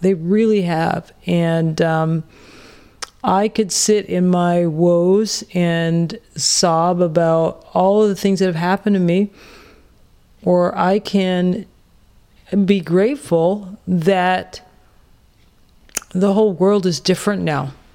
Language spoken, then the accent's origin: English; Canada; I came from Canada, so to me, that was a lot of black people.